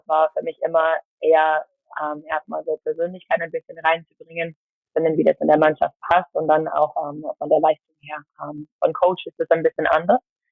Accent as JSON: {"language": "German", "country": "United States", "tie": "born or raised there", "also_born_or_lived": "Australia", "second_language": "German", "moved": "as an adult", "lives_now": "Germany", "said": "Ich komme ursprünglich aus den USA, bin in Amerika aufgewachsen, war auch dort im College. Bin nach Deutschland gekommen, als ich 22 war"}